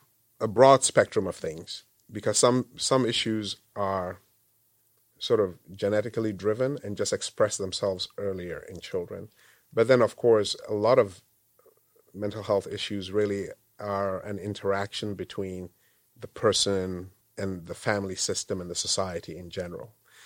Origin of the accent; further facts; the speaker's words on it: Ghana; moved away as an adult; also born or lived in Zambia / Lesotho / Kenya / Canada; I grew up in Africa largely. I was born in Ghana, but I grew up in Ghana some, Zambia, Lesotho, and Kenya. And I went back to medical school in Ghana.